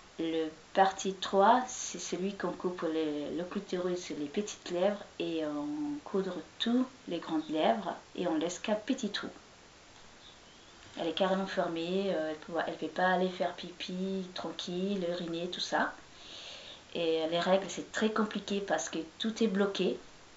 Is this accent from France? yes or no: no; Djibouti; Et ce qui est bien chez moi à Djibouti, les filles sont éduquées et elles travaillent.